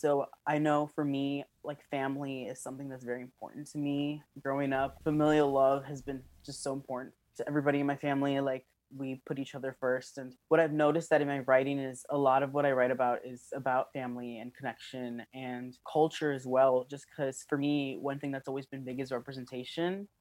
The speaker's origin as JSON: {"language": "English", "town": "Chicago", "region": "Illinois", "country": "United States", "said": "I'm from Chicago, Illinois. My parents are both from Mexico, but they both immigrated to Chicago in different times and met each other here."}